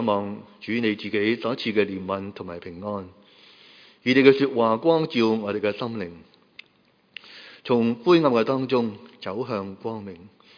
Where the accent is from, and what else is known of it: Hong Kong